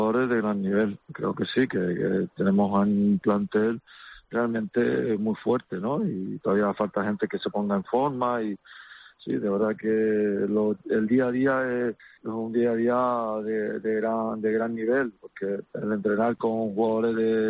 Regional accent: Canary Islands, Spain; somos todos canarios

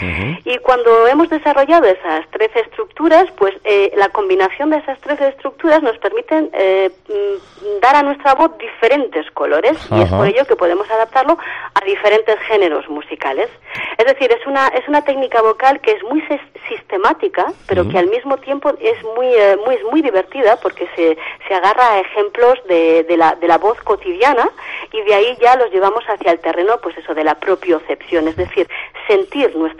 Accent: Carcastillo, Navarre, Spain; yo soy ribereña, yo soy de Carcastillo.

